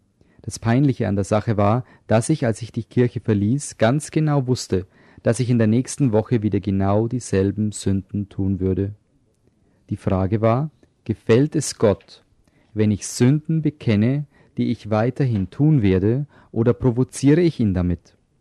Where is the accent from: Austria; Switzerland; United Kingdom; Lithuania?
United Kingdom; German is a second language; Für mich als Brite bedeutet beispielsweise das englische Wort Bag eine Plastiktüte oder eine Stofftasche.